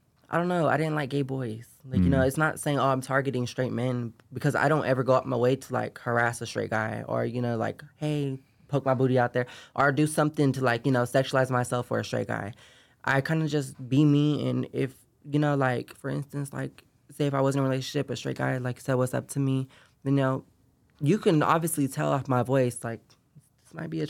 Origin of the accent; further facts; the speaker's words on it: Sacramento, California, United States; I grew up in Sacramento, California.